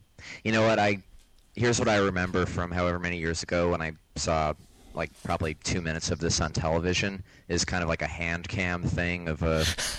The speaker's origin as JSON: {"language": "English", "region": "Michigan", "country": "United States", "said": "I'm from Michigan, so I've been to a lot of these places."}